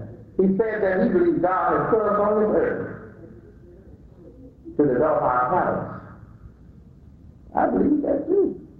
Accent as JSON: {"language": "English", "region": "Georgia", "country": "United States", "said": "Now, I told you that I came from Georgia. I have a hard time keeping that Georgia biology out of me."}